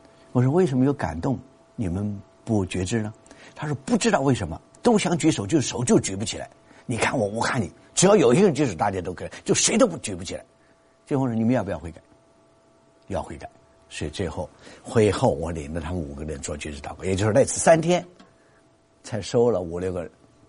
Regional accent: Sichuan, China; 你们知道我是四川人，四川人就没有卷舌音啊，四和十是不分的啊。

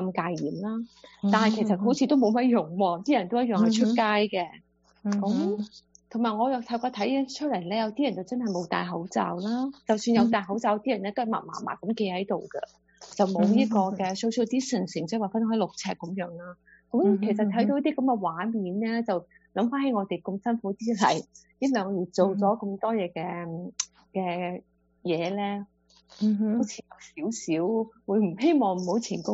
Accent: United States; 我哋其實我哋美國人真係應該要好團結咯。

